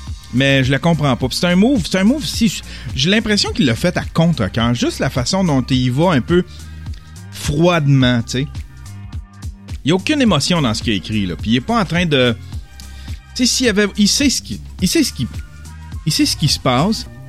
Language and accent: French; Quebec, Canada; On devrait faire ça en tant que Québécois.